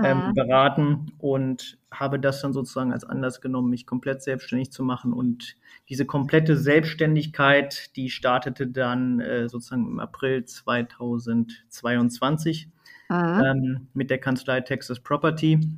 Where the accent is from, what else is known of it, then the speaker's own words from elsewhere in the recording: Hanover, Lower Saxony, Germany; im Raum Hannover, da ist sozusagen meine Heimat